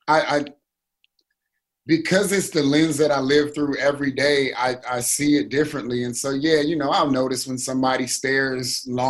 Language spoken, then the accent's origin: English; Cleveland, Ohio, United States; now in St. Louis, United States; So born and raised in Cleveland, went to school an hour away from Indianapolis.